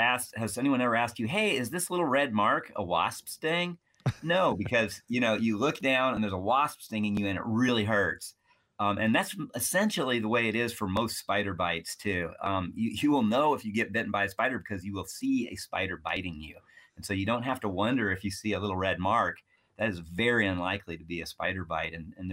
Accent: New Mexico, United States; I grew up in New Mexico, and I could find 50 black widows in my backyard in New Mexico.

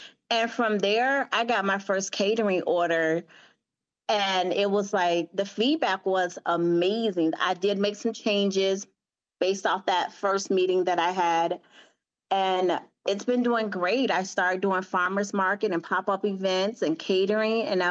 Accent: Chicago, Illinois, United States; I wanted to make sure that my menu stamped like, yes, this girl is from Chicago. Not, oh, I'm from Dalton or I'm from Maywood. Baby, no, that's not Chicago.

